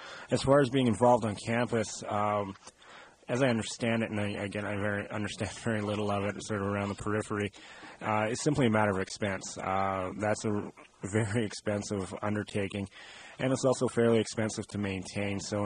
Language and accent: English; Canada; I'm from Canada, and that speaks right to my very soul playing outside.